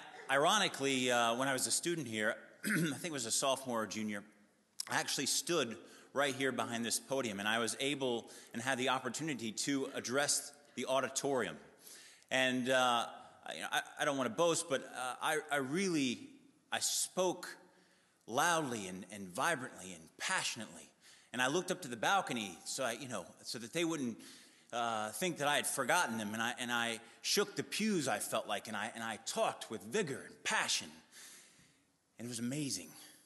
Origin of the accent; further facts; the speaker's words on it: Boston, Massachusetts, United States; I'm from Boston. I just got to Boston from Sri Lanka.